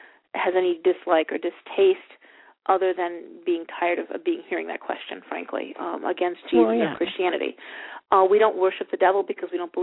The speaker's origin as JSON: {"language": "English", "region": "Texas", "country": "United States", "said": "Well, I'm from Texas, whatever. It's a lone star."}